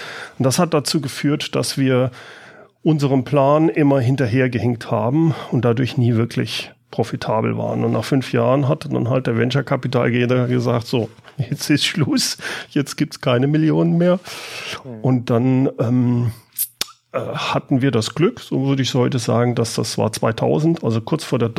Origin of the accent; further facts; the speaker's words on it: Karlsruhe, Baden-Württemberg, Germany; born there; also born or lived in Siegen; now in Aachen, Germany; ich bin in Karlsruhe geboren, habe dann in Siegen gelebt und bin seit dem Studium in Aachen. Aber ich fühle mich als Aachener.